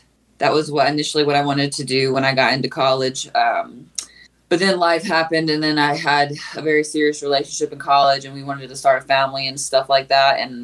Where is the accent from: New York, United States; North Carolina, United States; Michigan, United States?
North Carolina, United States; Durham; I grew up in Durham, North Carolina. I was there for pretty much my whole life, and then one went to college nearby in Bowie's Creek, which is kind of near Fayetteville.